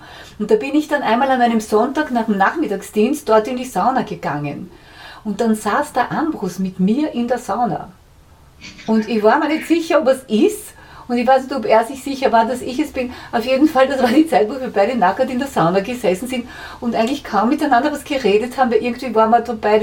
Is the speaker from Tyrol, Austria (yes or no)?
no; Vienna, Austria; ich bin ein Kind der Stadt Wienerin seit 1943 bis zum Staatsvertrag.